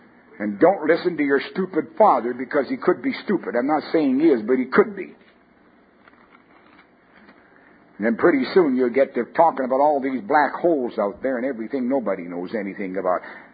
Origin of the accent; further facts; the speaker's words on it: Canada; born there; moved away; I'm a Canadian by birth. I'm blushing with shame. Well, not really. I got away from it.